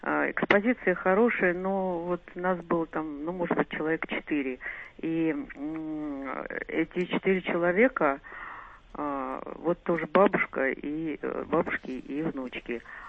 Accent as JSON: {"language": "Russian", "town": "Ryazan", "region": "Ryazan Oblast", "country": "Russia", "tie": "born or raised there", "moved": "as an adult", "lives_now": "Moscow, Russia", "said": "Я сама родилась в Рязани и до 20 лет жила в Рязани."}